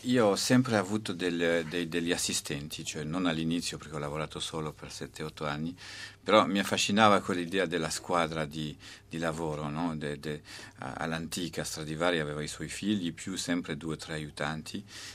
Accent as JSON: {"language": "Italian", "country": "Switzerland", "tie": "born there", "said": "Io sono nato in Svizzera da un padre pastore calvinista e di una mamma valdese che era musicista"}